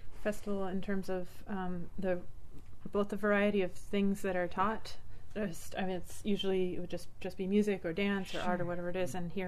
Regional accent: Fairbanks, Alaska, United States; I try to model our program off of the way that I was raised here in Fairbanks.

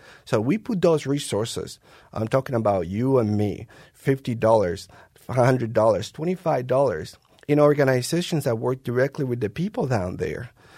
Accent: Colombia; now in United States; In my case, I come from Colombia, and even having studied and, having jobs down there

